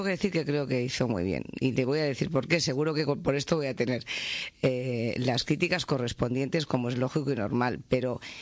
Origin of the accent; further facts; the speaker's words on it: Castilla-La Mancha, Spain; porque aquí, en mi tierra, en Castilla-La Mancha, se está empezando a concebir